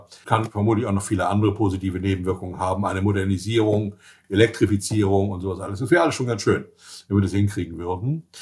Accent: Schleswig-Holstein, Germany; Erstens bin ich Schleswig-Holsteiner

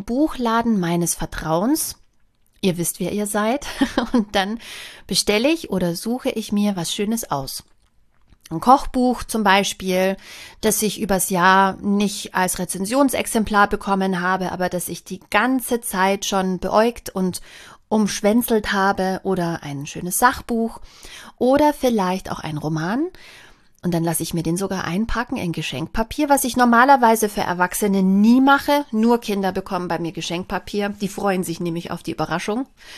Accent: Bavaria, Germany; Aber als gebürtige Bayerin ist es für mich natürlich überhaupt kein Problem.

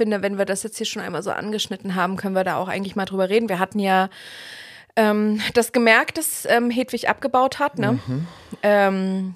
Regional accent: eastern Germany, Germany; Ich komme ja aus dem Osten so, da haben wir das einfach nicht.

